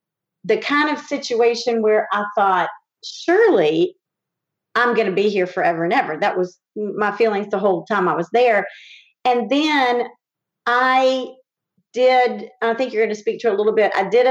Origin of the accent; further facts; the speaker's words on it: Winston-Salem, North Carolina, United States; But when I came back to my hometown of Winston-Salem, I did not want to get on a plane anymore.